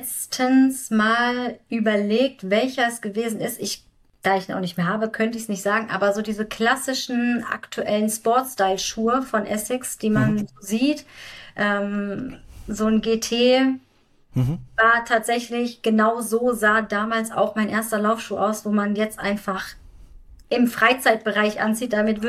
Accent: Viernheim, Hesse, Germany; sprich ich komme auch aus dem Viernheimer Land, sprich aus der Nähe von Mannheim.

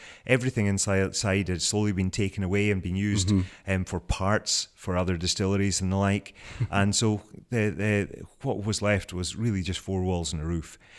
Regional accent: Inverness, Scotland, United Kingdom; where we grew up in Inverness, which is what, an hour drive from Elgin.

